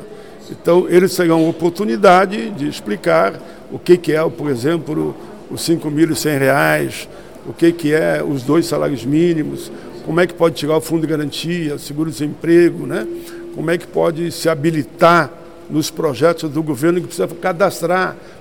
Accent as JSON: {"language": "Portuguese", "region": "Rio Grande do Sul", "country": "Brazil", "said": "como eu sou do Rio Grande do Sul"}